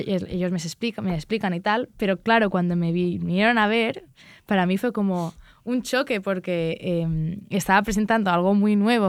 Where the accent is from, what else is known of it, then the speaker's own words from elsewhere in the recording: Porto Colom, Balearic Islands, Spain; O sea, es como Felanitz y hay muchos pueblos y mi pueblo es Puerto Colom, que es un pueblo muy pequeñito.